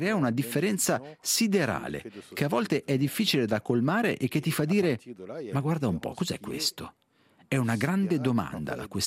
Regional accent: Rwanda; Italian is a second language; now in Belgium; Io vengo dal Ruanda, ma ho studiato in francese e ora vivo in Belgio.

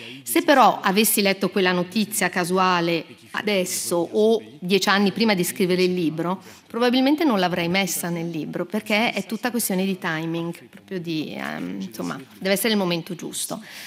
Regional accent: Venezuela; volevo dire che innanzitutto il Venezuela è il mio paese.

